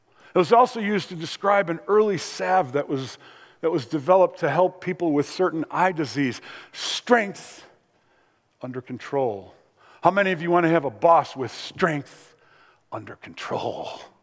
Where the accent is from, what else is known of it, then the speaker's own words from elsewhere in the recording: United States; But here's what I'll tell you as an American.